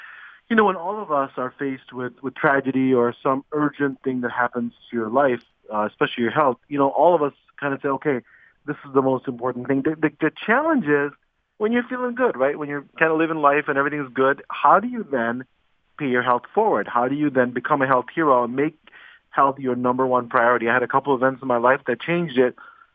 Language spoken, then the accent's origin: English; Detroit, Michigan, United States; I do the ABC affiliate news in my hometown, Detroit.